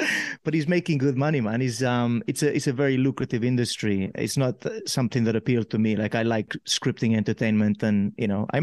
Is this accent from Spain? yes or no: yes; Pollença, Balearic Islands, Spain; I'm from, I'm from Mallorca. I grew up in Poyenza where, you know, overlooking where the king of Spain docks his ship.